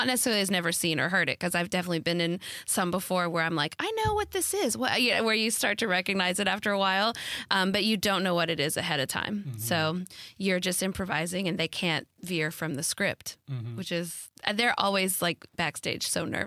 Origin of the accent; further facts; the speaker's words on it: Arkansas, United States; I'm from Arkansas. We'd go around the state